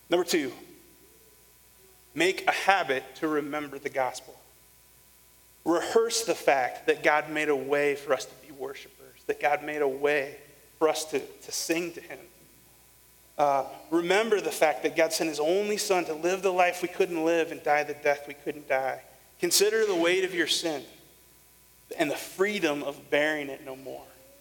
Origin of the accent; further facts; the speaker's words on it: Illinois, United States; I grew up in Illinois.